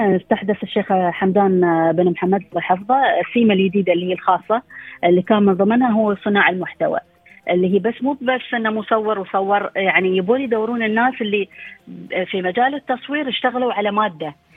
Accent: United Arab Emirates; لكن عندنا في مجال الحياة البرية عندنا في الإمارات البيئات المختلفة

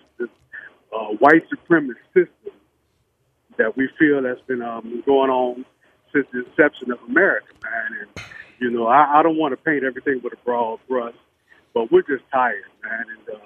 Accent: Chicago, Illinois, United States; I'm 57 years old, born and raised in Chicago.

